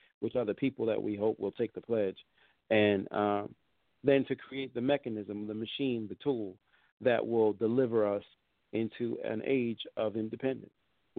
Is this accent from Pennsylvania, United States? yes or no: yes; Philadelphia, Pennsylvania, United States; oh, wow, you're from Philly, I'm from Philly too.